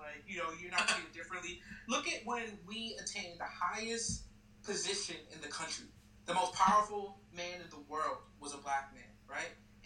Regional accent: United States; I mean, we're all American here.

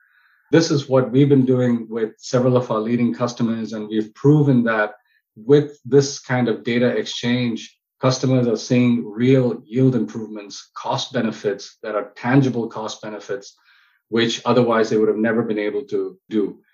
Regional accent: South India, India; Well, you know, I'm Indian, so I'm very biased to my cuisine. And being in India, I'm from the southern part of India.

